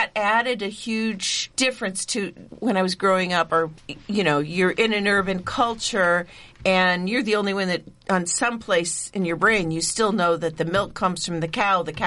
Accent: Illinois, United States; Okay, I am from Illinois, and I am the last generation on both sides of farming families.

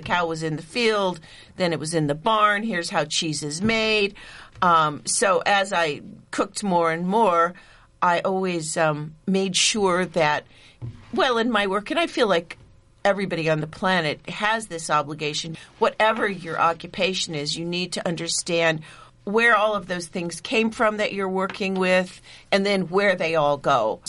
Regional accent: Illinois, United States; Okay, I am from Illinois, and I am the last generation on both sides of farming families.

